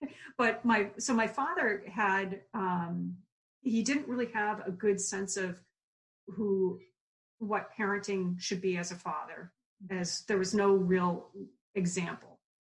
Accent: Hopkinton, Massachusetts, United States; But I grew up 26 miles from Boston in Hopkinton. And Hopkinton back in the day was this little cow town.

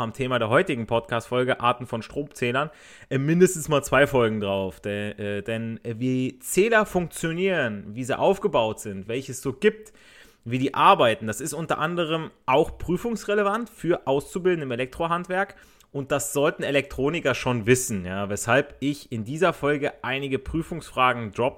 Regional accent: Italy; so ich als Italiener

